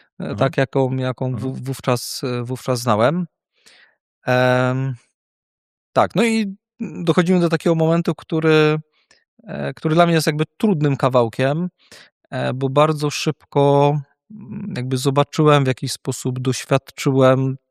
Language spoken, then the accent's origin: Polish; Poznań, Greater Poland Voivodeship, Poland; Pochodzę z Poznania, więc pyra.